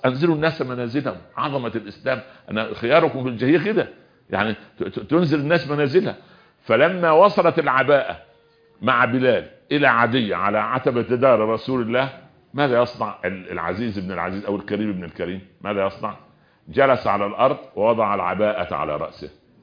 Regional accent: Egypt; في مثل عندنا في مصر جميل يقول انا غنية واحب الهدية

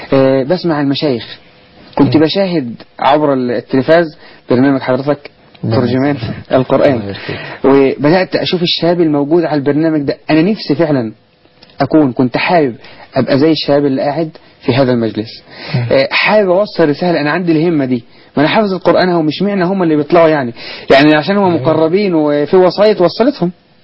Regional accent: Kafr El Sheikh Governorate, Egypt; وعندنا في كفر الشيخ

